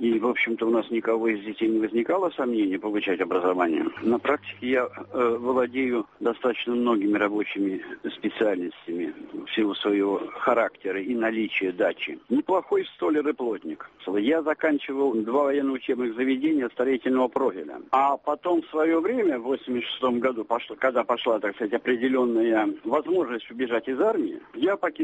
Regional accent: Moscow, Russia; Я сам москвич, учился в Питере, служил по всей России, назовем так.

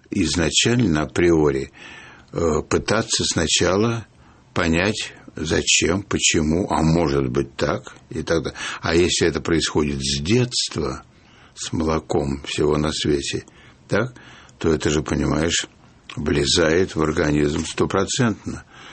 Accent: Moscow, Russia; born there; я сижу практически в своем роддоме. И тогда вот эта Москва послевоенная

